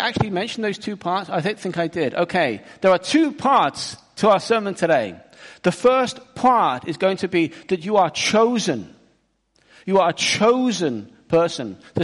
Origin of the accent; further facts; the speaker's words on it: England, United Kingdom; moved away as an adult; now in Spain; I am from England, and I still very much support England in the World Cup. Now, I left home when I was 18, but I did not leave the country.